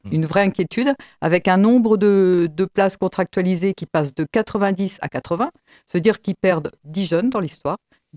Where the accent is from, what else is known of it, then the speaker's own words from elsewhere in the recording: Pays de la Loire, France; puisque moi je suis originaire de l'Homme, dans le Sud-Sarthe